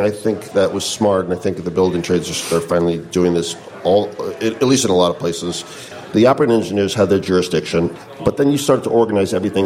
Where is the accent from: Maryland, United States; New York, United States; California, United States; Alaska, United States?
New York, United States; now in Chicago, United States; So when I moved to Chicago, I come from New York.